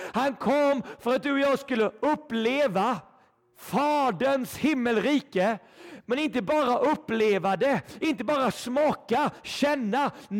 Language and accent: Swedish; Sweden; Vi lever i Sverige. Vi är svenskar.